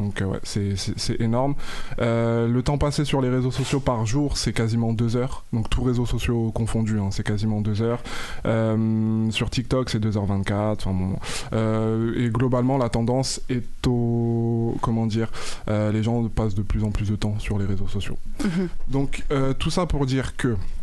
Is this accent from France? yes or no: yes; France; parce qu'on est français, je l'espère